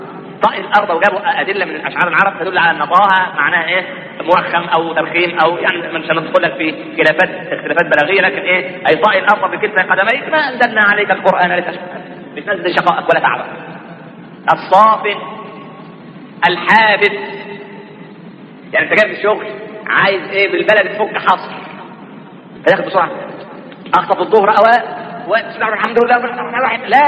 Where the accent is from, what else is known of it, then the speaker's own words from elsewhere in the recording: Egypt; وبعدين احنا كمصريين نحب اللحن